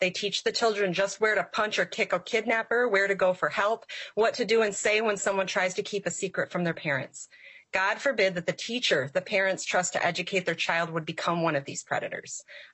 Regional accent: Minnesota, United States; I am from Minnesota District 18A.

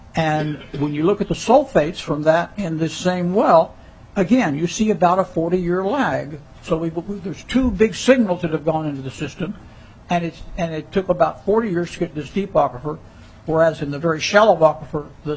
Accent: United States; I'm an American. I believe in democracy. I believe in legislatures.

